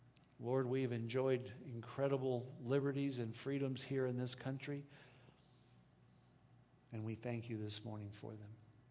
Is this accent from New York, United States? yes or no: no; Texas, United States; now in New Mexico, United States; I don't know about you guys, but I grew up in Texas and then New Mexico.